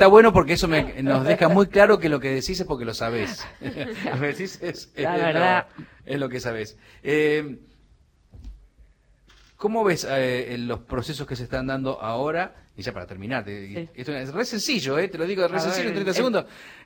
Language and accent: Spanish; Argentina; Yo vengo de Argentina.